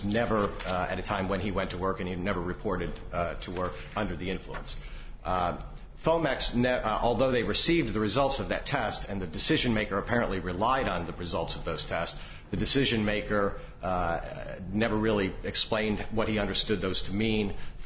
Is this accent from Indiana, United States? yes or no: yes; Fort Wayne, Indiana, United States; I'm from Fort Wayne, Indiana